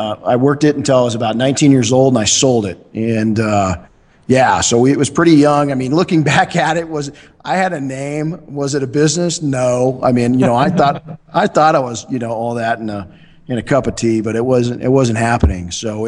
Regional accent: Colton, California, United States; And then growing up in Colton, in the lowrider community, I had friends of mine build lowriders, and that's where I learned to sand.

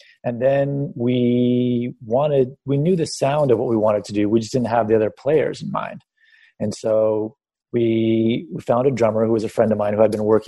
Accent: Los Angeles, California, United States; also born or lived in San Diego; so I was born in San Diego. But when I was little, my family moved to Los Angeles when we were young. Maybe I was maybe 3 or 4, somewhere in that range.

